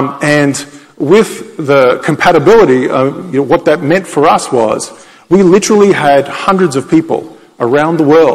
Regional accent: Sydney, New South Wales, Australia; accent: Australian; I'm an Aussie, although some people have told me that my accent is a little bit bastardized by now. I grew up in Sydney.

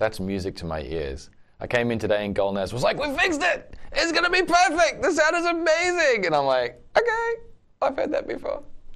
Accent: Australia; And maybe that's because I'm Australian.

